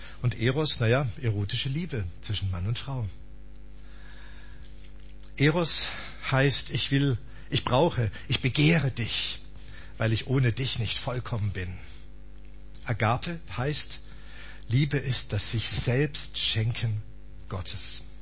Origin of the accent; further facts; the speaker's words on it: Baden-Württemberg, Germany; ich bin ja Schwabe eigentlich, ne? Und seit ich im Badischen wohne, das ist schon ziemlich lang